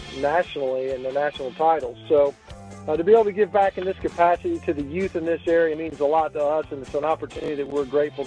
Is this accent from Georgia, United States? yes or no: yes; Atlanta, Georgia, United States; And, you know, we grew up in Atlanta